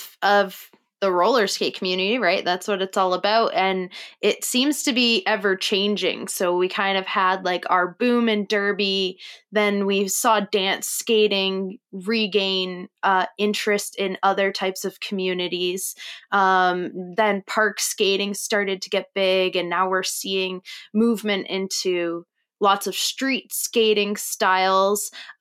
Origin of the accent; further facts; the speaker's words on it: Canada; I'm Canadian